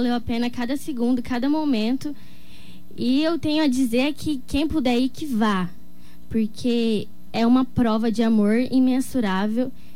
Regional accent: Dourados, Mato Grosso do Sul, Brazil; also born or lived in Sete Quedas; Eu sou daqui de Dourados, mas eu sou natural de Sete Quedas.

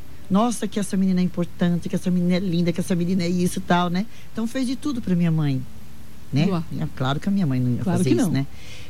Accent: Paraná, Brazil; Nós somos do Paraná.

